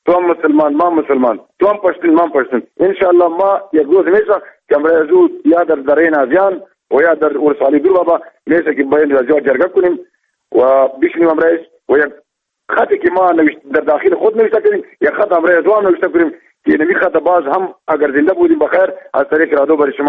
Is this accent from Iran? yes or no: no; Afghanistan; ما اینمی افغان هستیم